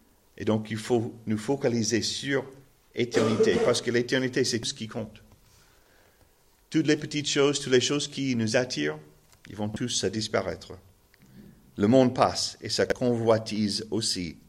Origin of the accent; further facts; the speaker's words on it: United States; French is a second language; malgré mon accent terrible en français, malgré le fait que je suis un Américain